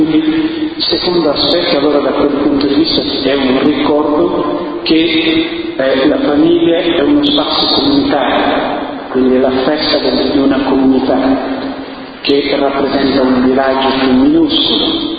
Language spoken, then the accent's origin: Italian; Guinea-Bissau; Italian is a second language; nel mio paese, la Guinea-Bissau dove io vengo